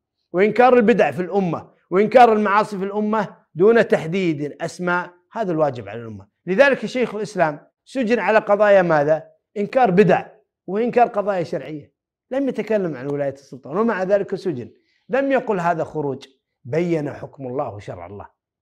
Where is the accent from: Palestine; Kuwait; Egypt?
Kuwait; يسيئون إلى ولي الأمر عندنا في الكويت